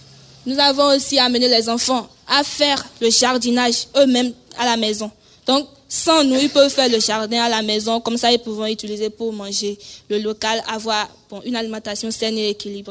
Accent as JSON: {"language": "French", "town": "Porto-Novo", "region": "Ouémé", "country": "Benin", "tie": "born or raised there", "lives_now": "France", "said": "j'ai 20 ans. Je suis béninoise, originaire de Porto Novo."}